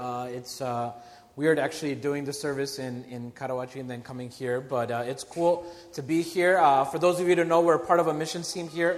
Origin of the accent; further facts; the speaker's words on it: United States; born there; I am actually from India. Well, my parents are from India. I was born in the States, but they're from India.